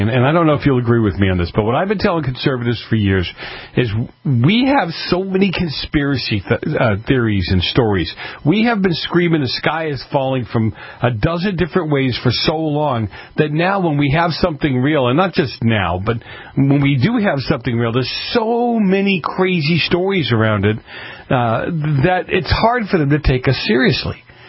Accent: Boston, Massachusetts, United States; I grew up in Boston. I grew up in a heavy mafia-influenced area.

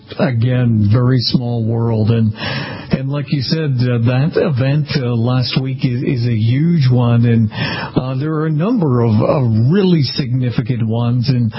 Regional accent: Boston, Massachusetts, United States; And, of course, you know, I'm a Bostonian

